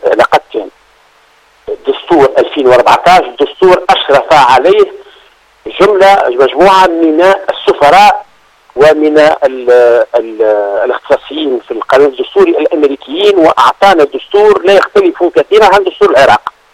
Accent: Tunisia; إشكالية كبرى عندنا في تونس

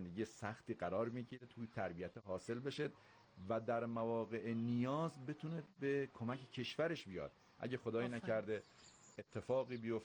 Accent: Ardal, Chaharmahal and Bakhtiari, Iran; بله، بخش میانکو، روستای سرمازه.

